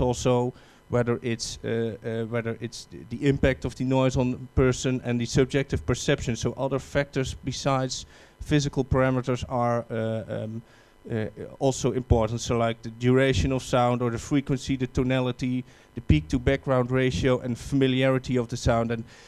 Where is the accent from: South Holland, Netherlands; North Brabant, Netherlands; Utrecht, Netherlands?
North Brabant, Netherlands; 's-Hertogenbosch; English is a second language; I'm from the Netherlands, from 's-Hertogenbosch.